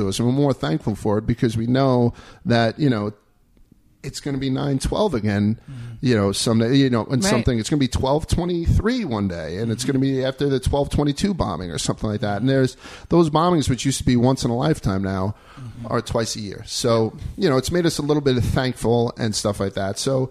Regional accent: New York, United States; I'm a New Yorker.

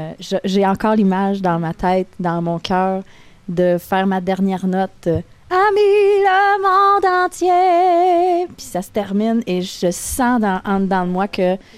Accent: Quebec, Canada; Une participante des concours de chant dans mon coin de pays, au Saguenay.

